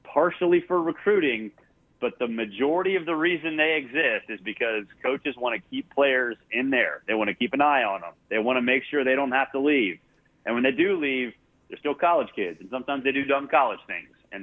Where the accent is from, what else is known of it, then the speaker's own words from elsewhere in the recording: Atlanta, Georgia, United States; One, I grew up in Atlanta. I've been to Athens quite a bit.